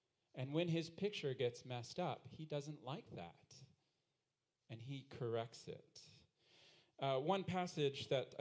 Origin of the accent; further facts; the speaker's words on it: United States; Now, I'm an American, and when I come up here, I notice there are two flags that are presented often.